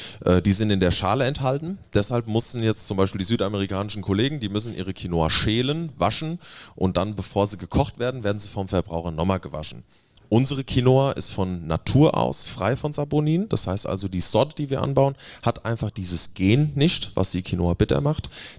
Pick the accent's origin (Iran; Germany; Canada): Germany; Hesse; Wir kommen aus der Wetterau, das müssen wir auch nach außen tragen.